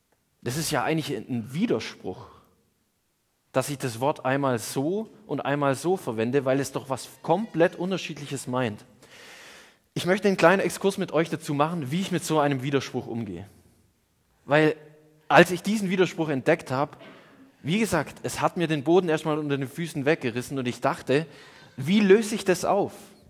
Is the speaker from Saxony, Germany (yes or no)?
no; Baden-Württemberg, Germany; Als Schwabe kann ich den nicht richtig aussprechen und wurde immer dafür ausgelacht, wie ich Furcht sage.